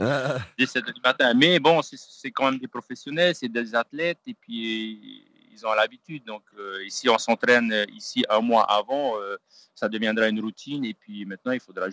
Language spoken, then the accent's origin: French; French Polynesia; ça a mis un gros boost ici chez nous en Polynésie